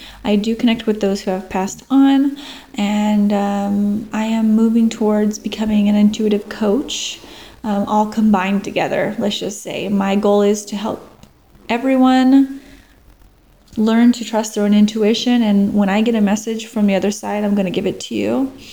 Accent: United States; So I am from the United States, but my soul is from a different dimension.

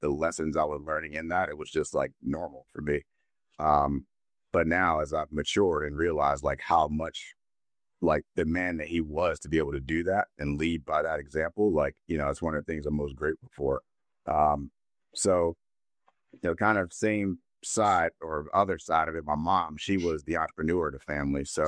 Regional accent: Philadelphia, Pennsylvania, United States; So I'm born and raised in Philadelphia. I'm on the East Coast, same as you, but a little north of you. I grew up in Philadelphia. Growing up in the hood, as you might call it, right?

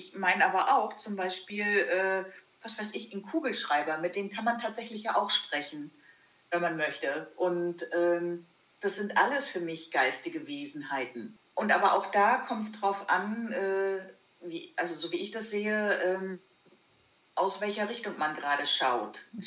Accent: East Germany, Germany; Als Kind bin ich ja atheistisch groß geworden in der DDR.

